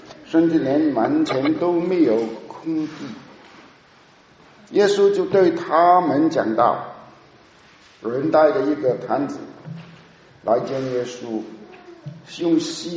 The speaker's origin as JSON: {"language": "Chinese", "country": "Hong Kong", "second_language": "Chinese", "said": "因为我是香港来的啊，所以你也一样，你知道我已经有两年没有用普通话讲道了，在香港讲道是讲粤语的嘛"}